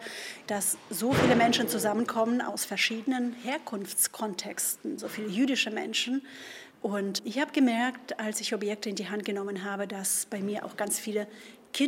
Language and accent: German; Berdyansk, Zaporizhzhia Oblast, Ukraine; Ich bin am Asowischen Meer aufgewachsen, in der Stadt Berdjansk, die jetzt unter russischer Besatzung ist.